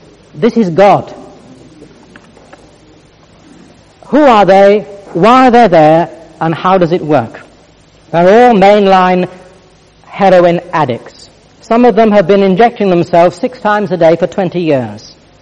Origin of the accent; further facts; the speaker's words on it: Reigate, South East England, United Kingdom; I come from England, which was a good start. I said, well, tell me where in England. I said, I come from Reigate.